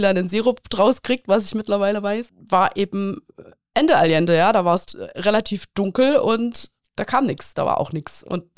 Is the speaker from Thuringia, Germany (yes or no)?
yes; Holzthaleben, Thuringia, Germany; also born or lived in Eisenach; In Eisenach geboren, weitergerollt nach Mühlhausen, bei Holztal